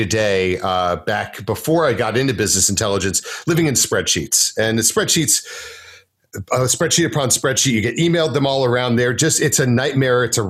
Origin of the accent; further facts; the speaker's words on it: Texas, United States; I am a Texan, reinstalled Texan. I moved away for a bit, but I'm back now.